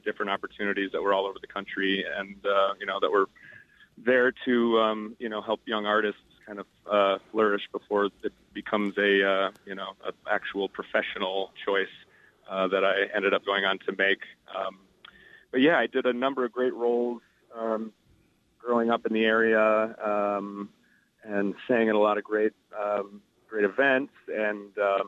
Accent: Moorhead, Minnesota, United States; also born or lived in Fargo, United States; I'm a proud Minnesotan, and I usually lead with that whenever I meet anyone new in my life. So, yeah, I grew up in the Moorhead area. I was actually born in Fargo, North Dakota, and at the age of five, we found a house in Moorhead, Minnesota

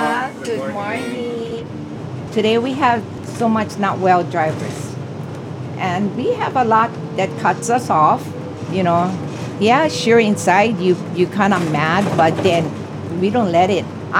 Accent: Kailua, Hawaii, United States; I'm a grandmother and a great-grand. I was born here, and I grew up in Kailua.

